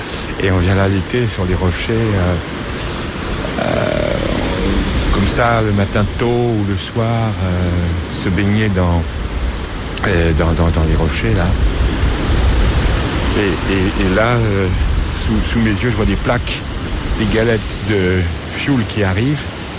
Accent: Île-de-France, France; en tant que Parisien, enfant de ma banlieue de Paris

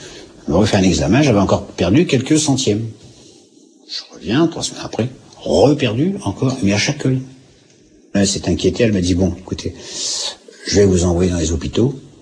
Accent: Hauts-de-France, France; Je suis pas du Midi. Je suis originaire de la Picardie, à quelques kilomètres d'Amiens, petit village de 2300 habitants.

